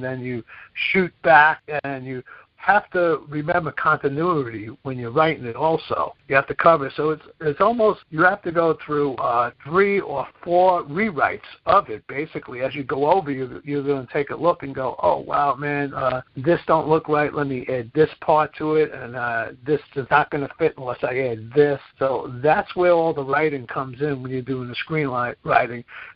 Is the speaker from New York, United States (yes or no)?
yes; Brooklyn, New York, United States; also born or lived in Queens; I grew up in Bushwick, Brooklyn. Every day you fought, you know, every day was a fight.